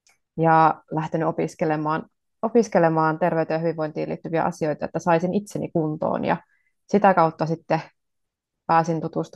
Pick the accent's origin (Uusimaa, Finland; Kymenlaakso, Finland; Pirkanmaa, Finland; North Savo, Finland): North Savo, Finland; Kuopio; Mä oon kuopiolainen, äiti, nainen, ihminen ihmiselle.